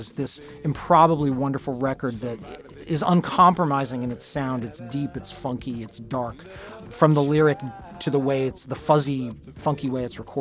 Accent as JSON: {"language": "English", "town": "Bensonhurst", "region": "New York", "country": "United States", "tie": "born or raised there", "said": "I grew up in Bensonhurst"}